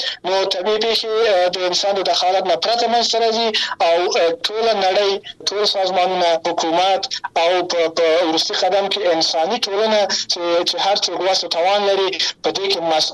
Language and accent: Pashto; Afghanistan; چې په ټوله کې مونږ د افغانستان یو ملت ویل کېږو